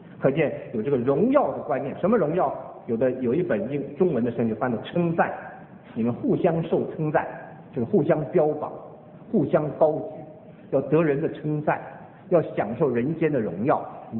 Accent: China; 而东方的中国，我们中国人实在孔孟之道第一流的修养，其他西方人比不上，实在比不上。

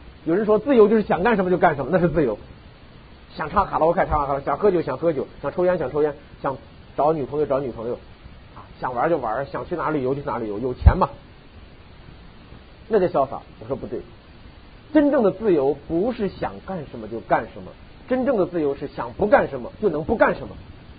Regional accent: China; now in United States; 所以我觉得我们大陆人来到美国之后，很多人是想来发财，想来致富

